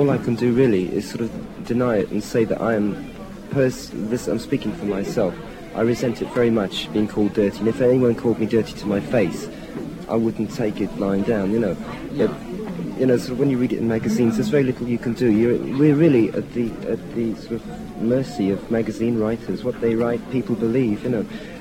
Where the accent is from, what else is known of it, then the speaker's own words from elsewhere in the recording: England, United Kingdom; I should say it's English, you know, sort of, we're English.